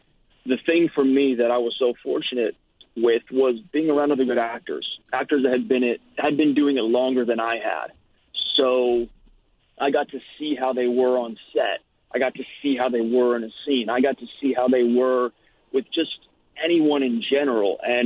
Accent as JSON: {"language": "English", "region": "California", "country": "United States", "tie": "born or raised there", "said": "Grew up in Orange County, California, but I was born in Anaheim, which is the home of Disney. And, I grew up a very California life"}